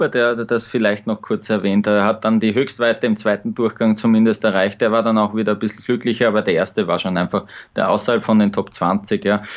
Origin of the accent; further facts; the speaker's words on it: Austria; Also als Österreicher kann man da nur neidisch drauf schauen